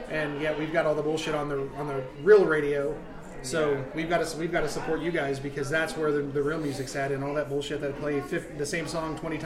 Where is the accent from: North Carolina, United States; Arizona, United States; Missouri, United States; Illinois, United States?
Missouri, United States; St. Louis; Like I'm from the St. Louis area and the vibe that is here is not the same vibe down there.